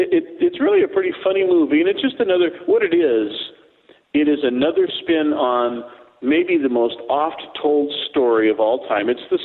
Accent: San Diego, California, United States; You're in California, and I'm from San Diego

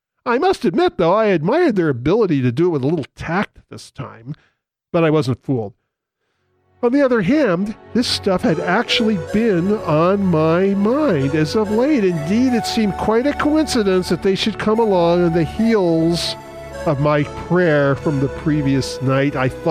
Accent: United States; Growing up in America as a Jew with mostly Gentile friends, I had been exposed to Christian terminology all my life

